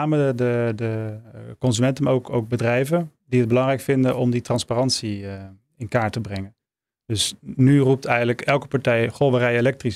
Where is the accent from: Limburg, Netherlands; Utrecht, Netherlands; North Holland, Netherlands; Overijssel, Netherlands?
Limburg, Netherlands; Maastricht; In Nederland, liefst in regio Maastricht, waar ik vandaan kom.